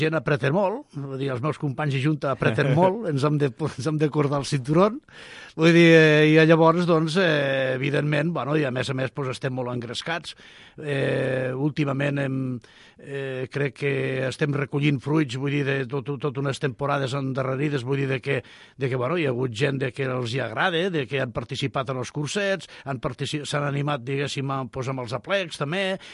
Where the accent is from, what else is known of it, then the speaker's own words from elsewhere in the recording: Sant Cugat del Vallès, Catalonia, Spain; jo a més al meu poble, vull dir... Llavors, Sant Cugat no és per desmereixer cap més això